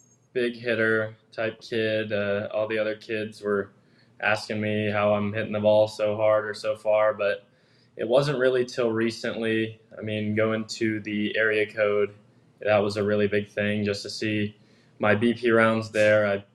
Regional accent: Cincinnati, Ohio, United States; So I had always been a huge Reds fan since I was little. I was from Cincinnati.

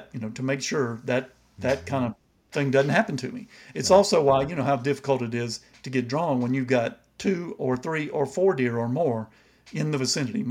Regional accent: Georgia, United States; of course I'm from Georgia in the land of the pine

